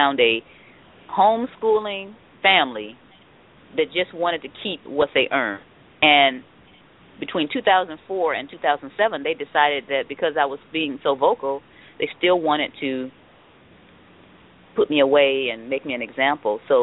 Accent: Detroit, Michigan, United States; And you know, I grew up in Detroit.

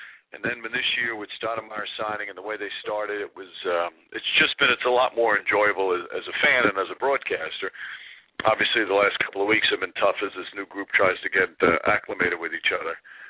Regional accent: Yonkers, New York, United States; I was a kid who rooted for the Knicks growing up in Yonkers, so I've been a Knicks fan since I was little.

